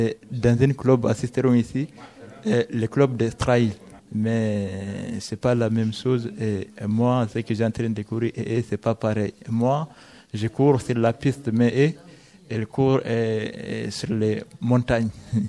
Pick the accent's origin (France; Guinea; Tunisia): Guinea; Je viens de la Guinée.